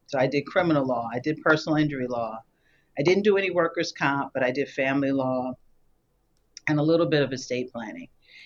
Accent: New York, United States; So I'm originally from New York, and I mean, I am a diehard Knicks, Yankees. I am a New Yorker, right, at heart.

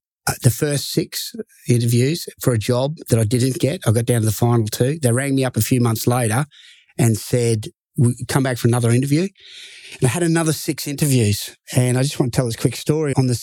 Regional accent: Australia; And certainly as an Australian, to walk those halls and to study there and just have that experience.

